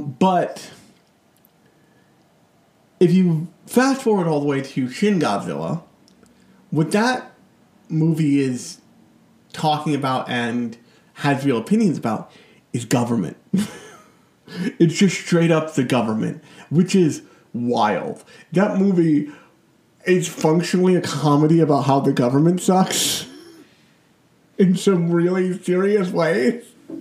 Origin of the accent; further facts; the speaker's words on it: United States; in my home country, America, there's a pretty staunch and empowered right-wing political thing in Japan